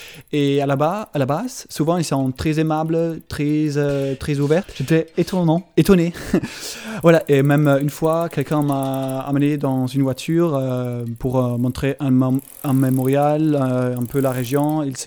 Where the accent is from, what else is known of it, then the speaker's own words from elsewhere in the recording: Stuttgart, Baden-Württemberg, Germany; French is a second language; 22 ans, et je viens d'Allemagne, de Stuttgart